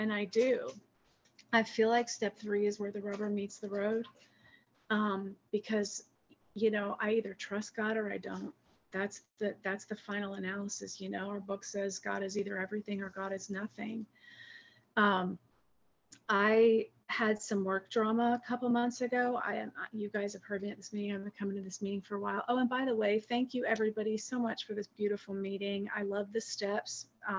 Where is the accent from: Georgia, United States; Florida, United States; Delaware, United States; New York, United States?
New York, United States; I'm from New York and Italian. So I'm very loud, very, you know, very stubborn, very resistant.